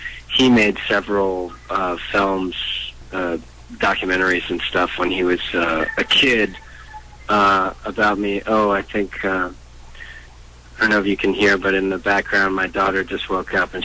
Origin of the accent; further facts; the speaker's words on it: San Antonio, Texas, United States; moved away as an adult; You know, I hadn't left the state of Texas where I was from. You know, I grew up outside of San Antonio for, you know, most of my young life.